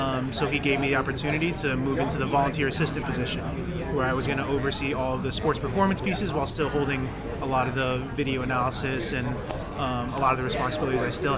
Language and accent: English; Florida, United States; So I grew up in South Florida, where I played soccer growing up, coached, refereed, did all that stuff